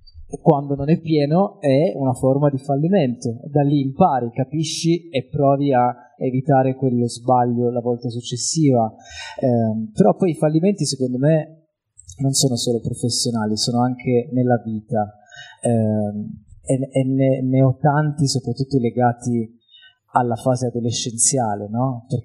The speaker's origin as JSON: {"language": "Italian", "region": "Apulia", "country": "Italy", "moved": "as an adult", "lives_now": "Milan, Italy", "said": "racconto era riferito al mio trasferimento a Milano, quindi periferia di Milano dopo l'università, però sono pugliese"}